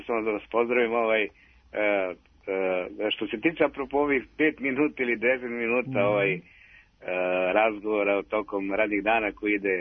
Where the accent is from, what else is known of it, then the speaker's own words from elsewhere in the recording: Bela Crkva, Vojvodina, Serbia; Iz Bele crkve.